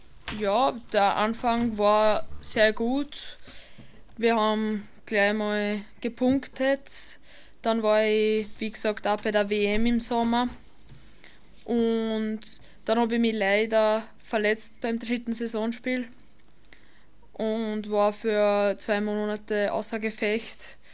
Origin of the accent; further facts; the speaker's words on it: Lower Austria, Austria; wie schon gesagt. Ich bin aus Österreich, eine gebürtige Niederösterreicherin, aber spiele in Oberösterreich, genauer gesagt in Linz Fußball